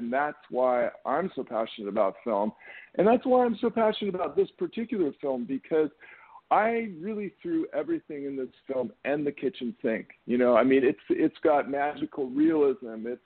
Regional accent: Santa Monica, California, United States; I grew up in Santa Monica, so we're, you know, Southern California

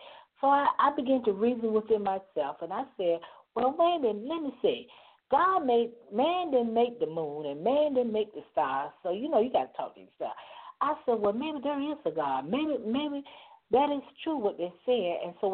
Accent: Virginia, United States; let me go back to Virginia, my hometown.

